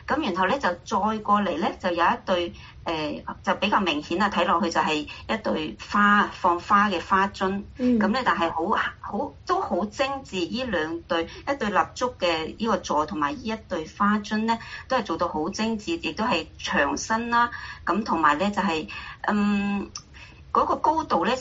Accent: Guangdong, China; 我哋廣東人經常食嘅面之類嘅中餐

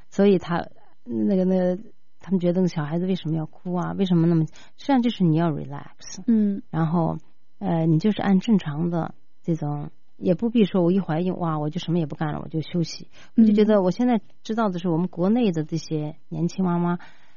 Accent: Kashgar, Xinjiang, China; 我在新疆，我跟你说过哈，我的童年，我的 childhood 实际上是在新疆长大的，新疆喀什。

